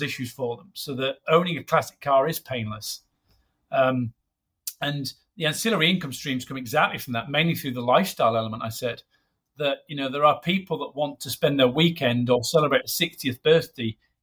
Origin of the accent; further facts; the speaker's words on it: United Kingdom; I'm a Brit and I build a British product.